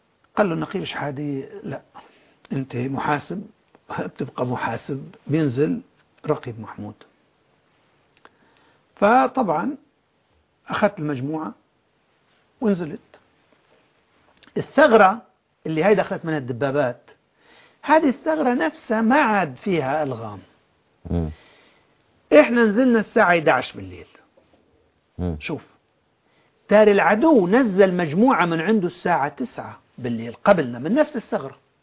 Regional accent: Jarjanaz, Idlib Governorate, Syria; قلت له أنا من جرجناز

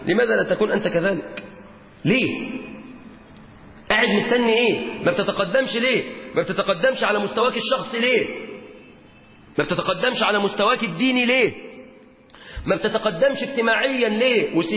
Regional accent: Egypt

